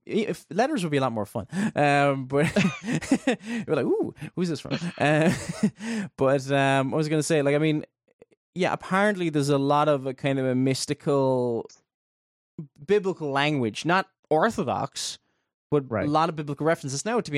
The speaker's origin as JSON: {"language": "English", "country": "Ireland", "said": "Like, probably the fact that I'm Irish and all that."}